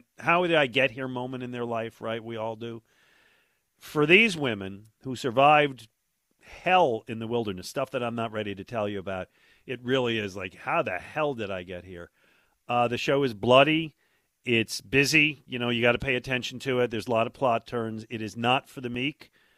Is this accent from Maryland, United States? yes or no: no; Buffalo, New York, United States; now in Philadelphia, United States; So I grew up in Buffalo, and you know I still like the Bills.